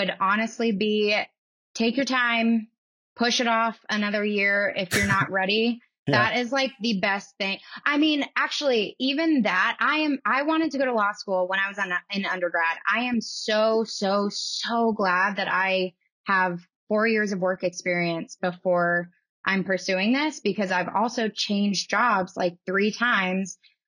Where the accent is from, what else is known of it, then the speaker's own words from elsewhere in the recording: East Coast, United States; now in Denver, United States; Like I live in Denver. It's sunny 300 days a year. I don't want to go anywhere colder. I'm from the East Coast already.